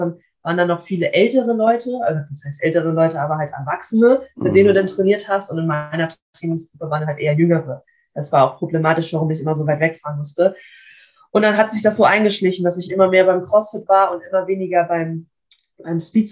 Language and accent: German; Kiel, Schleswig-Holstein, Germany; Ich bin auch in Kiel geboren. Also ich lebe auch noch bei meinen Eltern. Das heißt, ich bin wirklich mein ganzes Leben schon hier